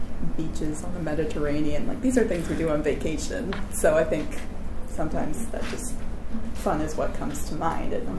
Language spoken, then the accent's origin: English; New Hampshire, United States; I'm from New Hampshire. I've never moved.